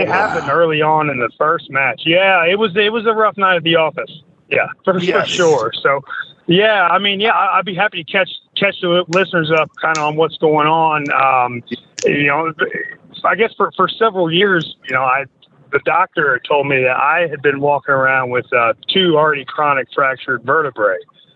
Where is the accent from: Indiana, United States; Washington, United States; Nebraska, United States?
Indiana, United States; I grew up in Southern Indiana and frequently went to the Evansville USWA shows.